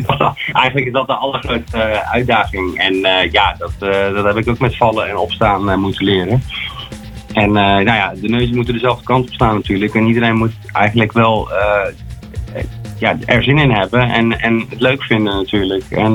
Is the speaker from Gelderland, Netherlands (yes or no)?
no; Rotterdam, South Holland, Netherlands; Nou, ik ben van Rotterdam... Na 15 jaar Rotterdam ben ik naar het Brabantse platteland verhuisd.